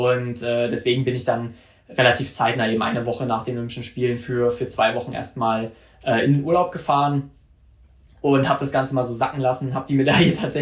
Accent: Mühlhausen, Thuringia, Germany; dann wurde ich von meiner Heimatstadt Mühlhausen hier in Thüringen empfangen

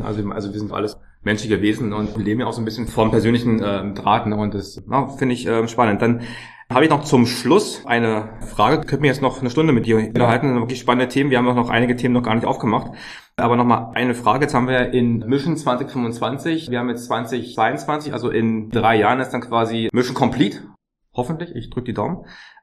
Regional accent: Berlin, Germany; Ich komme ja aus Berlin

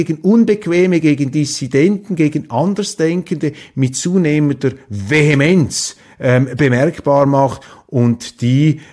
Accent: Switzerland; das kann ich Ihnen als Schweizer sagen

